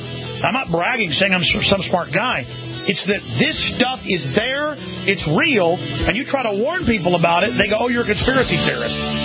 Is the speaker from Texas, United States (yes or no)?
yes; Dallas, Texas, United States; This has happened before. I grew up in Dallas.